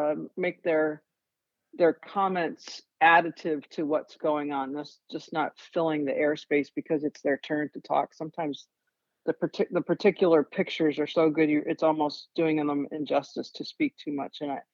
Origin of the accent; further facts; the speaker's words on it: Schenectady, New York, United States; So Carson Start was, as an engineer, in and around where I grew up in Schenectady, New York. It was like 30 minutes from where I grew up.